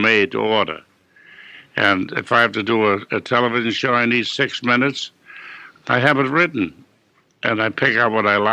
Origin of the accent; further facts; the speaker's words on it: London, United Kingdom; born there; I was born in London, in Whitechapel.